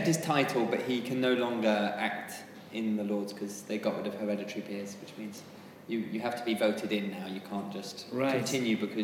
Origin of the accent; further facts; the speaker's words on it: London, United Kingdom; I was brought up in central London, so my parents lived just by the Imperial War Museum.